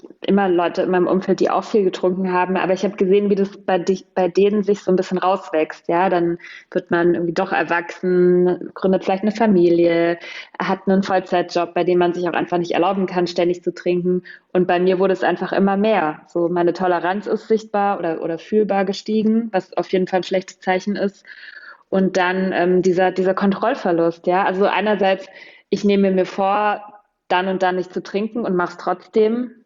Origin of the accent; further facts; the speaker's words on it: Germany; moved away as an adult; now in Berlin, Germany; Ich bin auf dem Dorf groß geworden. Da war Alkohol völlig normal, auch für Minderjährige. Und dann bin ich nach dem Abi nach Berlin, habe da studiert.